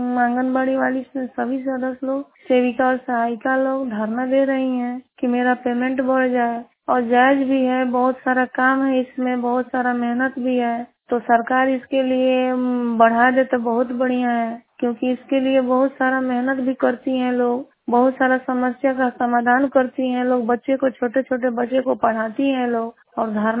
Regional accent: Nawada, India; और मैं नवादा पंचायत से हूँ।

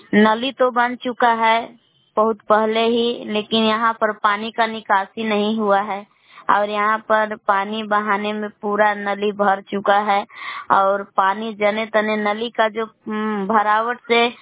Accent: Belans, Bihar, India; मैं ग्राम बेलांस जिला कैमूर भभुआ के निवासी हूँ।

